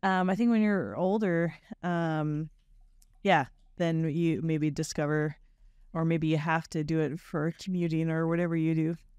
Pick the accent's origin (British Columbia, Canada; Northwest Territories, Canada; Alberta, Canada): Alberta, Canada; I'm from a really small little town in Alberta. Just a prairie town. You know, a lot of farming. I grew up doing like all the sports